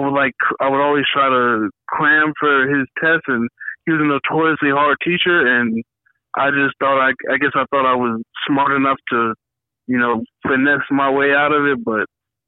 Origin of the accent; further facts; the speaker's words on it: Chicago, Illinois, United States; Yeah, I grew up in Uptown on the north side. I went to school over there, lived in the same apartment building on Lakeside, 920 West Lakeside, for the first 18 years of my life.